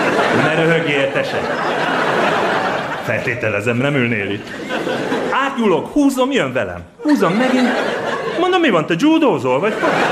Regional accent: Debrecen, Hajdú-Bihar, Hungary; Debrecenből jöttem, ami egy alföldi város, kevés heggyel, kevés téli sport lehetőséggel.

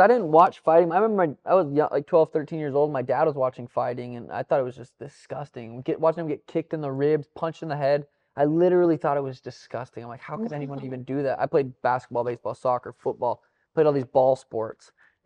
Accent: Helena, Montana, United States; I'm from Helena, Montana.

